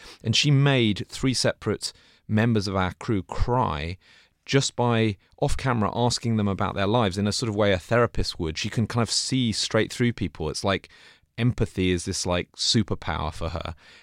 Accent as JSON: {"language": "English", "country": "United Kingdom", "said": "being an outsider, being a Brit, actually helped a little bit with that."}